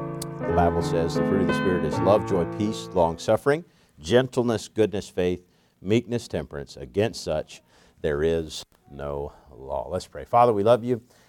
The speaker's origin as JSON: {"language": "English", "country": "China", "tie": "born or raised there", "said": "growing up in China, I had the opportunity to spend a good deal of time studying Chinese."}